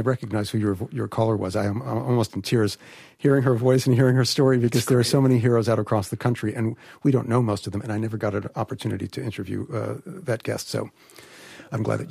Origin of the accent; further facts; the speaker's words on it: New York, United States; I'm a New Yorker. I tend to be a bit of a chauvinist, and I like to think New York was first with a lot of things.